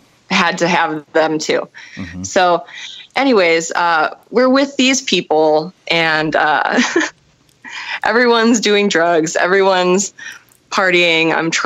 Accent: Midwest, United States; And I'm originally from the Midwest, and we would drive to different Midwestern states.

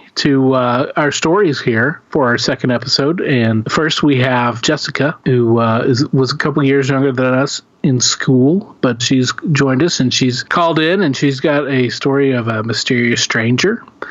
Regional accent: Kingfisher, Oklahoma, United States; Barry and I grew up in Kingfisher, Oklahoma, born and raised. And it's a small town of probably, I would say, when we were living there, it was probably about like 4,000, maybe, if that.

